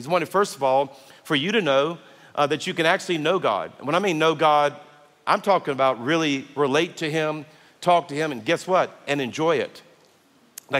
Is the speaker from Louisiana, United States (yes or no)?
yes; Louisiana, United States; now in Birmingham, United States; I'm a Cajun from South Louisiana, and I thought I just fell in love with Birmingham. I just wanted to move here